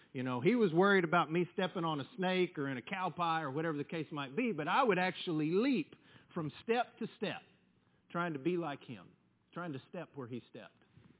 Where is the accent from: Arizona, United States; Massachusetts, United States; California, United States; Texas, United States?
Texas, United States; also born or lived in Houston; Because that year, we moved from Houston to West Texas, where I grew up the rest of my life.